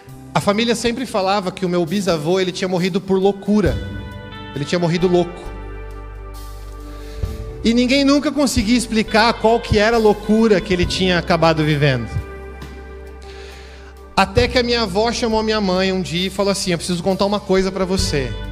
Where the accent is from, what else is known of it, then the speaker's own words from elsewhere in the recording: Santo André, São Paulo, Brazil; era em Santo André, que é a cidade de onde eu vim